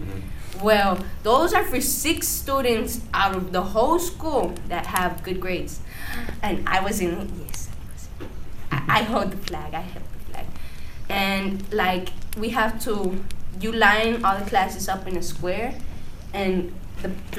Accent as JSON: {"language": "English", "country": "Mexico", "said": "Actually, I am a Mexican citizen, and I am an American citizen. I have both certificates."}